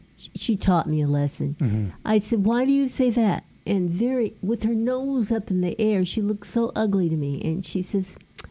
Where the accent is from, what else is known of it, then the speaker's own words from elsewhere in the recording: San Diego, California, United States; because I grew up in San Diego, we'd been to Tijuana.